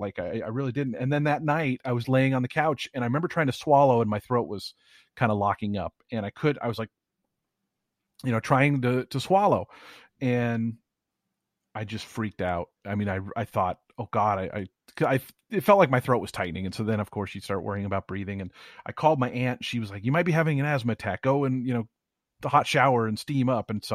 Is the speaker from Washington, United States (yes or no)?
yes; Seattle, Washington, United States; But yeah, I grew up in Seattle, lived here. I went to college up here at University of Washington.